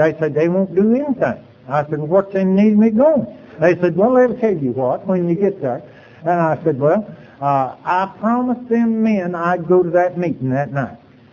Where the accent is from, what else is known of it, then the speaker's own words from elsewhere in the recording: Athens, Tennessee, United States; I said, I'm from Athens, Tennessee, if I'm from anywhere.